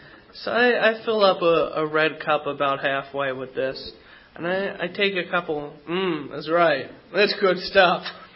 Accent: New Jersey, United States; I mean, I'm from Jersey and I really like it.

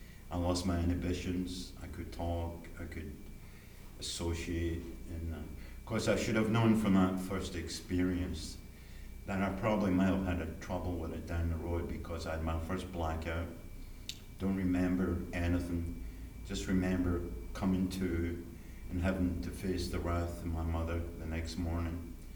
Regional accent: Scotland, United Kingdom; I'm a Scotsman.

